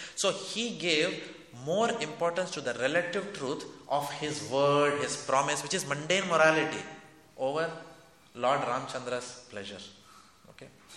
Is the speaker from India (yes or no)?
yes; India; I come from India, so I, you know, Indian politicians we know very well.